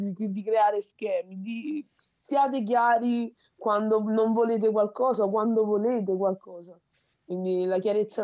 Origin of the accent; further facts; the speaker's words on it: Lagos, Nigeria; io sono nigeriana di Lagos, però ho pure il cuore napoletano.